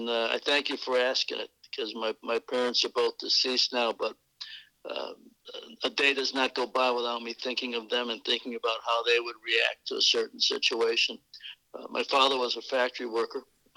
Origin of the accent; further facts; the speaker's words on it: Chicago, Illinois, United States; I'm from Chicago. There was no four-year university in the state of Illinois that would accept me out of high school.